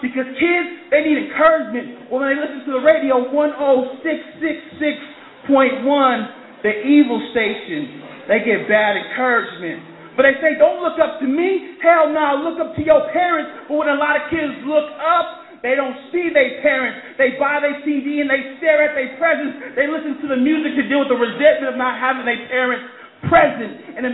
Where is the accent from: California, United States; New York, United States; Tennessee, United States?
California, United States; now in Atlanta, United States; Y'all don't got to ask where I'm from. I'm from California, but I'm chilling in the A.